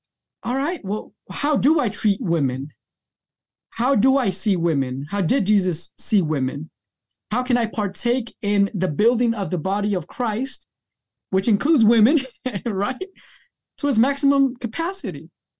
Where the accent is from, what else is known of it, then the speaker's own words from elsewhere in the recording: United States; born there; Actually, when I go to Nicaragua, I'm the other because I was born in the States.